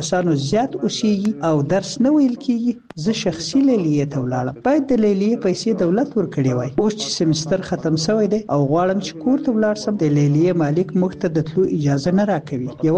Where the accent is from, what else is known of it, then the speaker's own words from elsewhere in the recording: Ghor, Afghanistan; زه د غور ولایت یم.